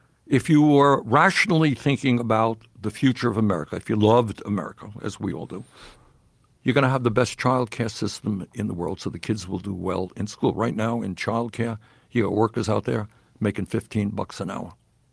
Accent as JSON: {"language": "English", "town": "Brooklyn", "region": "New York", "country": "United States", "tie": "born or raised there", "lives_now": "Vermont, United States", "said": "I grew up in Brooklyn before I moved to Vermont, and we lived in a rent-controlled apartment."}